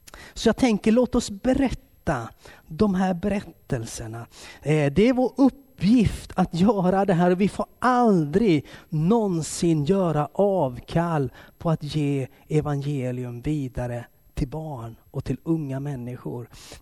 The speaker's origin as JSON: {"language": "Swedish", "town": "Kalmar", "region": "Kalmar County", "country": "Sweden", "tie": "born or raised there", "said": "Så när jag växte upp i Kalmar, då fanns det söndagsskolor. Jag tror vi hade 7 söndagsskolor över stan."}